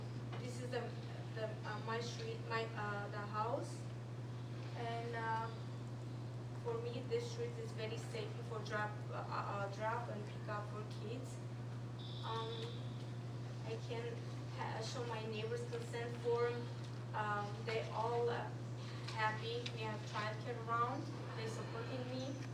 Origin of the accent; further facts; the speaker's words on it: Armenia; first language Armenian; English is a second language; now in United States; I'm from Armenia